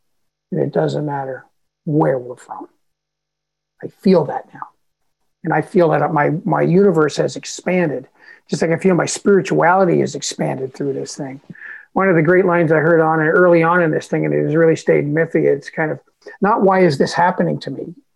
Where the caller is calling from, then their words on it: Toronto, Ontario, Canada; And here I am from Toronto, coming all the way to your group in California, feeling connected tonight.